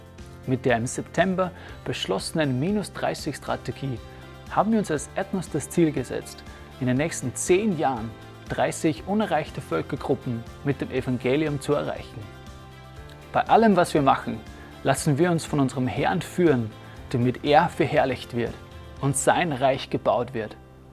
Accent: Upper Austria, Austria; now in South Africa; wir sind ursprünglich aus dem Mühlviertel, also von ganz nah her. Und bin seit 7 Jahren in Südafrika tätig. Und meine Frau ist dann vor 4 Jahren dazugekommen.

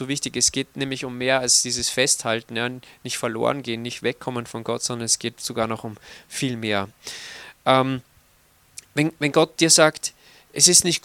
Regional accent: Austria; Ich schon. Ich bin nämlich ein Österreicher.

